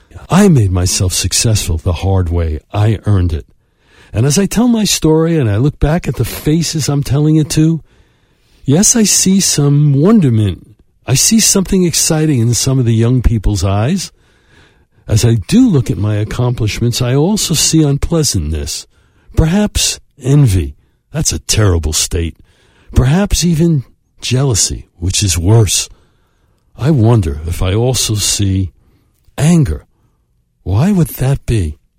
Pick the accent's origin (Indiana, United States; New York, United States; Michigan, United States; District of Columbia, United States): New York, United States; Brooklyn; I was from them. I came from Brooklyn, from their neighborhood.